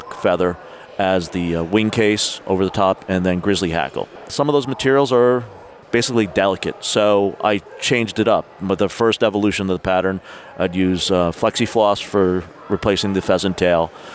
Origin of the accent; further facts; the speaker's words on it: Newark, New Jersey, United States; also born or lived in Irvington; now in Clinton, United States; I'm from New Jersey. Grew up in Newark and Irvington. Now live out by Clinton, New Jersey